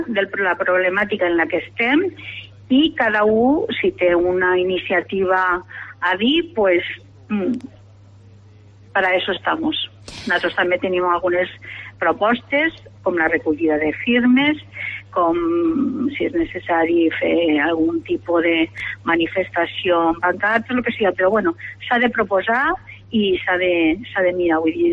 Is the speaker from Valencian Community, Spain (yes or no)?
yes; Benicarló, Valencian Community, Spain; nosaltres som de Benicarló, però no és una reivindicació de Benicarló, és una reivindicació de tota la nostra comarca